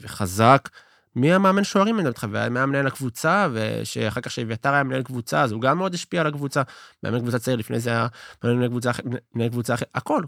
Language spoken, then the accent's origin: Hebrew; Southern District, Israel; תמיד, אנחנו מהדרום, כאילו הם מהמרכז